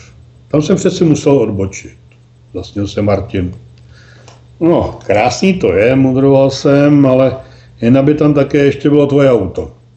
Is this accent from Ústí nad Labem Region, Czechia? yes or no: yes; Most, Ústí nad Labem Region, Czechia; Nejsem z Plzně, jsem z Mostu, trval jsem na své.